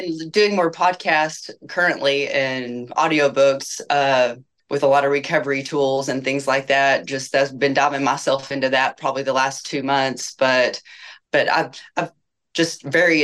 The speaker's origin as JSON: {"language": "English", "town": "Lubbock", "region": "Texas", "country": "United States", "said": "I'm from Lubbock, Texas. I'm 52 years old and I am married to a great man."}